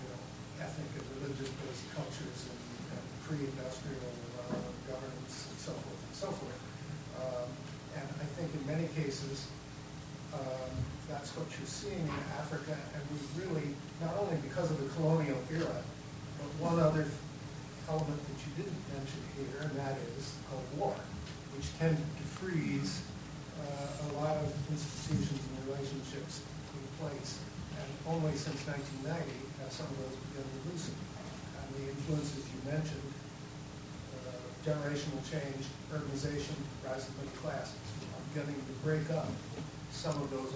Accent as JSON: {"language": "English", "country": "Indonesia", "lives_now": "United States", "said": "I came from Indonesia to Near East Michigan to a graduate seminar"}